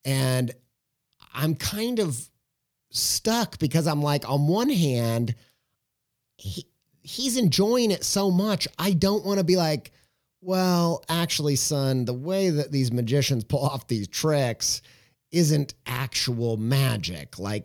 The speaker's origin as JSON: {"language": "English", "region": "Indiana", "country": "United States", "said": "I'm from Southern Indiana, okay? I don't know how to say that properly"}